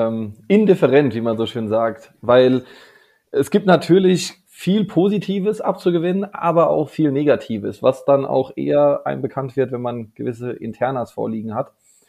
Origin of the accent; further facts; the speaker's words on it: Babenhausen, Hesse, Germany; Zwischen Darmstadt und Frankfurt ist so meine Heimat. Wunderschöne Babenhausen, kennt aber keiner.